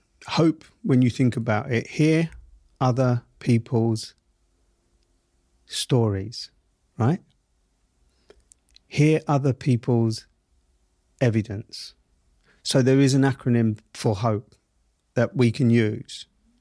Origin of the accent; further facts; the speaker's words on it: London, United Kingdom; accent: Southeast London; Not only did I have my Southeast London accent, but I also had the prison slang that came with that Southeast London accent